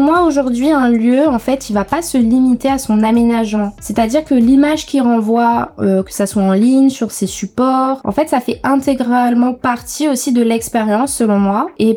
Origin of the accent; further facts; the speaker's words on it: St. Martin; moved away as an adult; Donc j'ai grandi à Saint-Martin avec un parcours assez classique